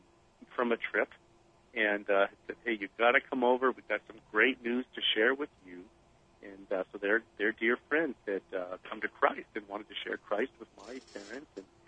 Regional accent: Western Canada, Canada; funny enough, I grew up in Western Canada

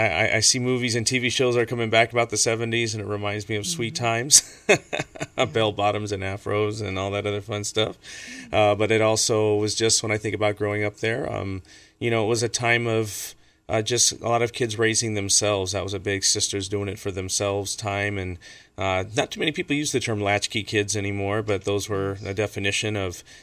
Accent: Jacksonville, Florida, United States; also born or lived in New York / San Fernando Valley, California; but raised mostly in Jacksonville, Florida, and then in New York. So being what we call a mixed kid growing up in the San Fernando Valley was interesting.

